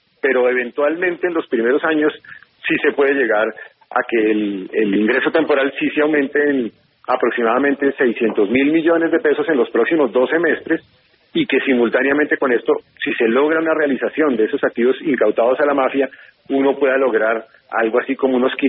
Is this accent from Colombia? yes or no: yes; Colombia; Yo como colombiano